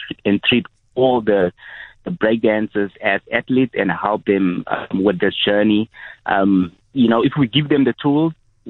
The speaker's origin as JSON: {"language": "English", "town": "Cape Town", "region": "Western Cape", "country": "South Africa", "tie": "born or raised there", "said": "Born in Cape Town, born and bred in Cape Town. Started out in the Cape Flats, being part of Rastafari Cup and … That's where my roots are coming from, yes."}